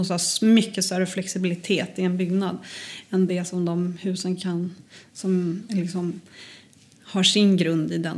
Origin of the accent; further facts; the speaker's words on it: Gothenburg, Västra Götaland County, Sweden; also born or lived in Botswana / Mozambique / Iceland / Finland; now in Gotland, Sweden; Nej, jag är ju från Göteborg.